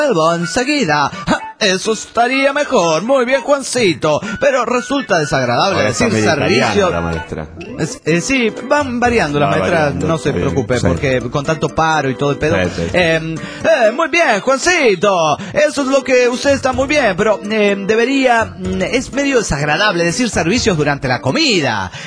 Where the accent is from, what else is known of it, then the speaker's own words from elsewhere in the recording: Sinaloa, Mexico; Represento al todo el estado de Sinaloa.